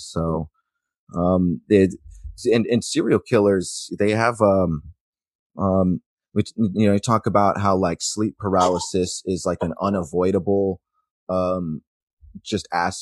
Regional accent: Eagle River, Alaska, United States; a barista in my hometown in Eagle River, right outside of Anchorage.

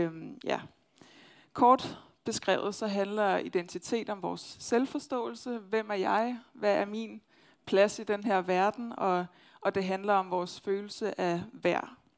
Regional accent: Copenhagen, Capital Region of Denmark, Denmark; Og nu er det også bare helt vildt dejligt at være tilbage i København. Vi er totalt københavner

